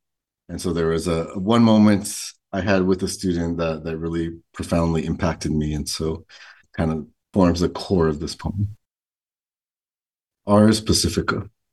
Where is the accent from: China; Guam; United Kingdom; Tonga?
Guam; the experience growing up on Guam and, you know, living in the islands in general